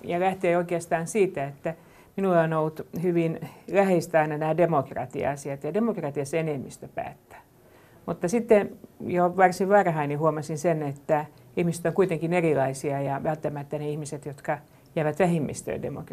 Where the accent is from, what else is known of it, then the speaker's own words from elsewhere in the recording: Helsinki, Uusimaa, Finland; Minä tulen Helsingistä